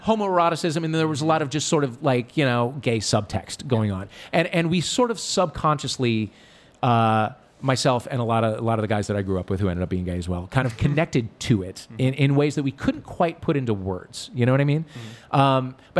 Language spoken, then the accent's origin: English; Des Peres, Missouri, United States; I grew up in De Pere, went to St. Jared's for a year, and then Oak Hill. And then in seventh grade, moved off to Priory.